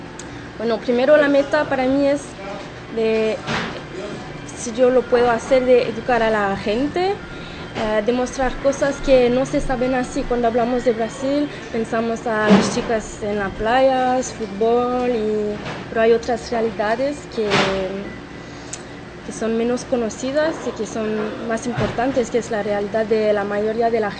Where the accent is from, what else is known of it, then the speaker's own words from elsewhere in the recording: Canada; Spanish is a second language; yo soy de Canadá